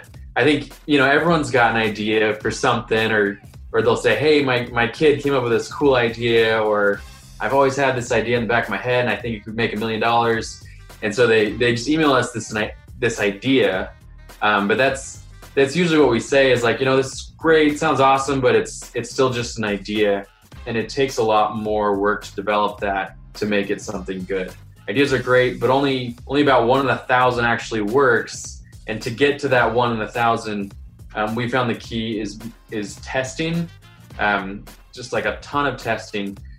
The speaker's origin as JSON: {"language": "English", "town": "Columbus", "region": "Ohio", "country": "United States", "said": "I am from Columbus, Ohio."}